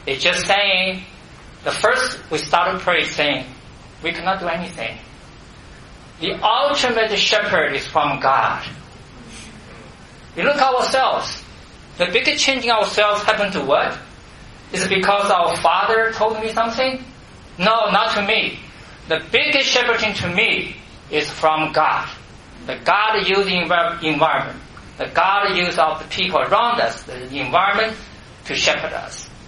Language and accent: English; China; English is a second language; So, you know, I grew up in China and they grew up in the U.S.